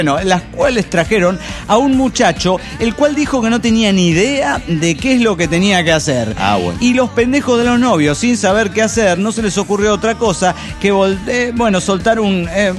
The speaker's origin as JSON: {"language": "Spanish", "region": "Cochabamba", "country": "Bolivia", "said": "de Cochabamba, Bolivia."}